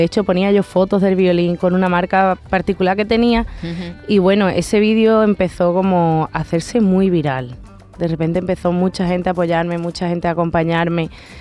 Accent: Almonte, Andalusia, Spain; que tengo que decir que yo soy de Almonte

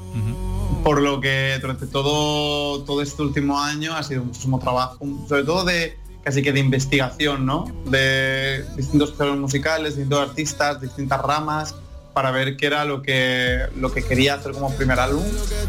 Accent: Armilla, Andalusia, Spain; hay unos perfiles muy urbanos y muy indie en Granada, y también justo Armilla, que es mi pueblo

